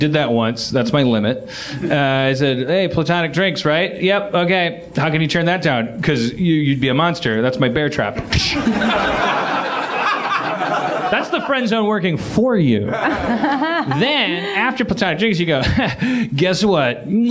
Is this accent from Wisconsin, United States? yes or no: yes; Wisconsin, United States; I'm from Wisconsin.